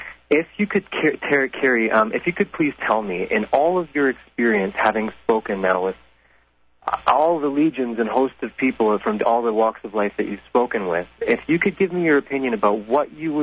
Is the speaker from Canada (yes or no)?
no; United States; born there; I was born in the States and traveled through Europe